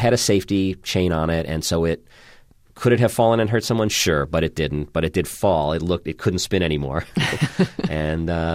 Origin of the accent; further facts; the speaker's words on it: Scotland, United Kingdom; accent: Scottish; you don't want to hear my Scottish accent.